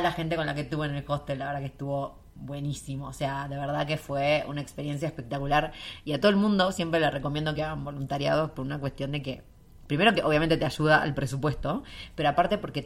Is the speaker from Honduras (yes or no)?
no; Argentina; si ustedes andan bajo presupuesto o son latinas como una argentina